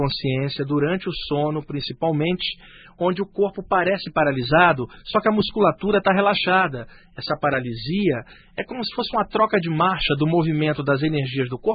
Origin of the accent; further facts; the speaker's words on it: Rio de Janeiro, Brazil; born there; moved away as an adult; now in São Paulo, Brazil; Esse mês agora, dia 23, eu vou estar completando 45 anos de idade. Eu nasci em 1961 no Rio de Janeiro e eu moro em São Paulo desde 1990.